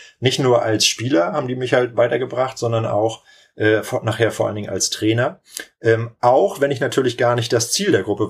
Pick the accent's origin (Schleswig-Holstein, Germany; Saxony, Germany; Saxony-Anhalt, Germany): Schleswig-Holstein, Germany; Lübeck; born there; now in Timmendorfer Strand, Germany; Nein, ich bin in Lübeck geboren und habe in Kiel studiert und wohne jetzt aber mit Frau und Kindern in Timmendorf.